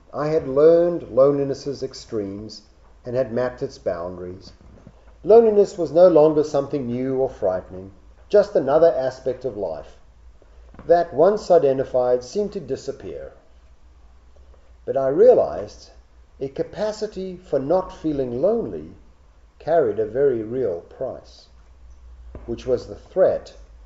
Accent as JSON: {"language": "English", "region": "Pacific Northwest", "country": "United States", "tie": "born or raised there", "said": "I used to think mine was a Pacific Northwest accent from where I grew up, but then I realized my accent was simply the accent of nowhere."}